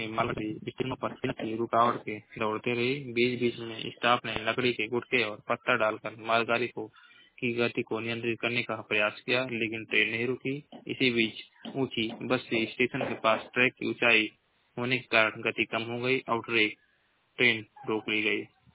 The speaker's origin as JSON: {"language": "Hindi", "town": "Maharajganj", "region": "Uttar Pradesh", "country": "India", "said": "मैं जिला महाराजगंज का निवासी हूँ।"}